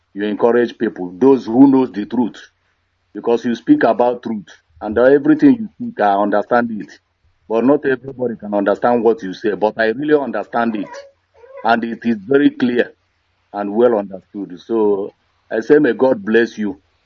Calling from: Greece; I'm calling from Greece.

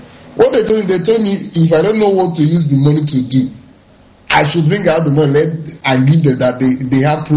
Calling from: Dakar, Senegal; I'm calling from Dakar, Senegal.

